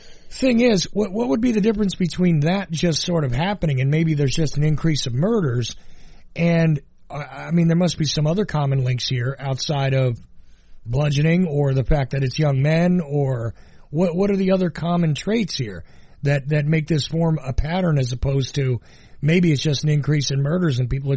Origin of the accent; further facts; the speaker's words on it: Neptune City, New Jersey, United States; In all fairness, I come from the Northeast.